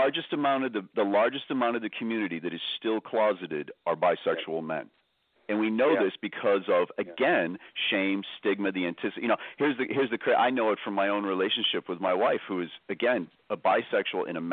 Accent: Boston, Massachusetts, United States; I'm an American, but I'm from Irish descent, so you'll see it. That's why I say I'm Boston Irish more than anything else.

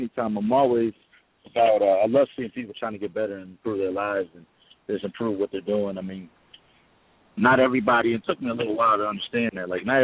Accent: Indianapolis, Indiana, United States; moved away; also born or lived in Connecticut; growing up in Naptown, Indiana, for the abbreviation, but it's Indianapolis, Indiana, and then moving to Connecticut where nobody really knew me

